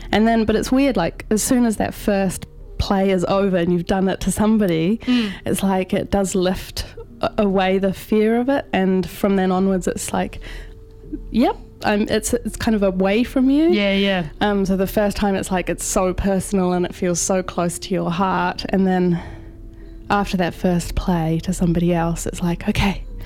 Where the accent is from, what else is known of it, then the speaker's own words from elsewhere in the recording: West Auckland, Auckland, New Zealand; moved away as an adult; now in Wellington, New Zealand; I moved to Wellington from my home in Auckland. I grew up in West Auckland and then moved to Wellington for uni and lived there for 5 years